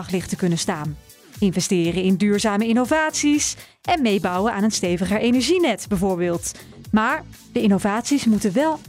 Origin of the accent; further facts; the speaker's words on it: Netherlands; Maar per saldo zijn wij niet als Nederlander meer stroom kwijt aan de datacenters hier dan bijvoorbeeld een Brit in Groot-Brittannië.